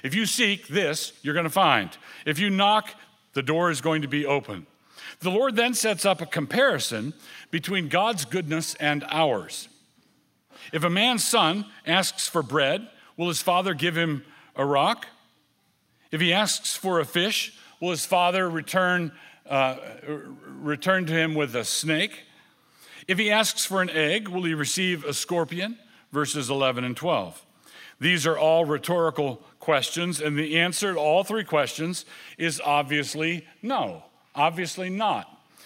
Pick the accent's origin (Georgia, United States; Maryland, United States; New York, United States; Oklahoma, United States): Maryland, United States; Annapolis; I was growing up in Annapolis, Maryland.